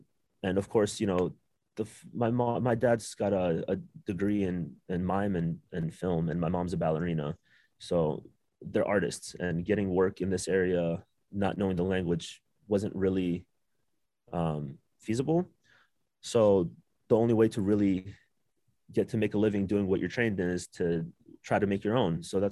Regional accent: Columbus, Ohio, United States; Columbus, Ohio. Yeah, I grew up in Columbus, Ohio. So I was about 7 to 17, I lived with my grandparents in Columbus.

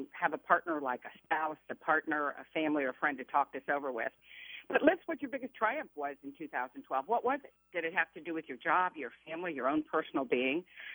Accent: Atlanta, Georgia, United States; Hey, I'm from Atlanta, the Falcons, so that took a lot for me, okay?

